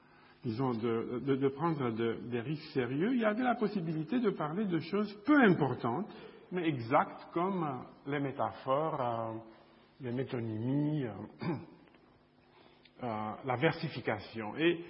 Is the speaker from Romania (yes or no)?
yes; Bucharest, Romania; now in Chicago, United States; je suis né à Bucarest, en Roumanie, il y a longtemps. Et je vis aux États-Unis, j'enseigne à l'université de Chicago.